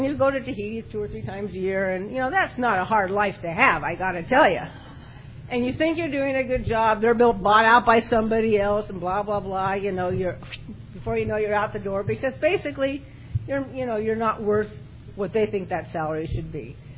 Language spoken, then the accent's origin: English; Torrance, California, United States; I'm from Torrance.